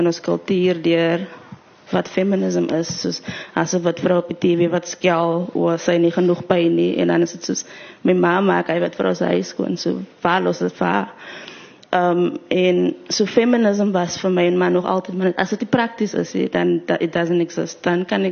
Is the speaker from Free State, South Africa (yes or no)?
no; Cape Flats, Western Cape, South Africa; is ek colored, is ek bruin, ek is van die Cape Flats, ek is van die plaas. So die is my identities.